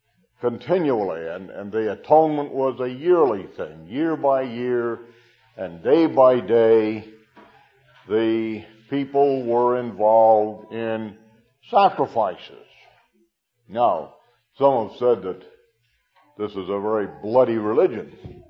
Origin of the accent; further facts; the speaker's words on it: Arkansas, United States; You didn't even know I came from Arkansas, probably, just a hillbilly. I don't wear a straw hat, but on the other hand, I am an Arkansas hillbilly.